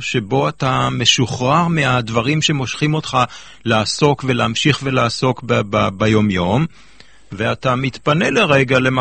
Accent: Jerusalem, Jerusalem District, Israel; אני כואב את הטבע שאני זכיתי ליהנות בחיקו בירושלים של שנות ה-60.

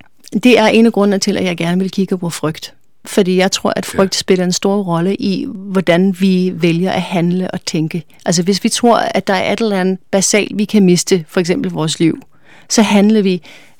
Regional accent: United States; Danish is a second language; Ja, på sin måde, men jeg vil sige, altså jeg er jo ikke dansker, jeg kommer fra USA, hvor ja.

